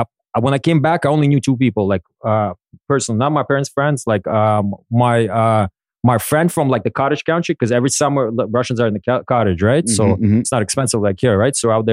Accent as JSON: {"language": "English", "town": "Toronto", "region": "Ontario", "country": "Canada", "said": "But I'm from Hyde Park, Combloor, originally. I lived in Lake Shumamico. I'm a Toronto guy, right?"}